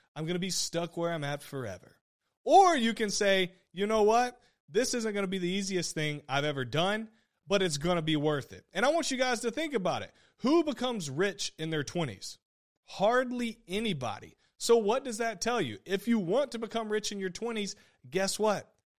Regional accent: South Carolina, United States; Well, I'm from South Carolina. You got to have a jacked up truck.

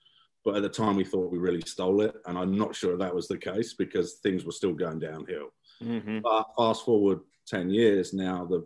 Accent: England, United Kingdom; moved away; I'm from England originally. We moved here in 1999

